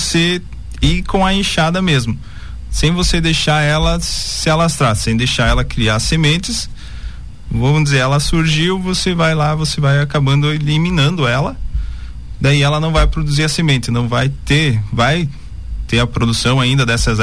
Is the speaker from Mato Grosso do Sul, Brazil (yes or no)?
no; Xaxim, Santa Catarina, Brazil; Sou natural aqui de Xaxim mesmo. Meus pais são daqui, sempre tive aqui junto a esse município.